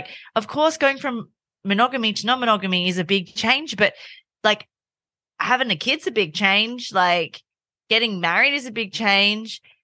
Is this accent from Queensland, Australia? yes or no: no; Sydney, New South Wales, Australia; I'm from Sydney, so I don't have family here.